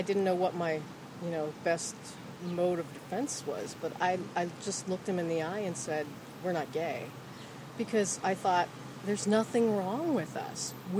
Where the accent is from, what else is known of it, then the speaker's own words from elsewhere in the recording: Pennsylvania, United States; Southwestern Pennsylvania.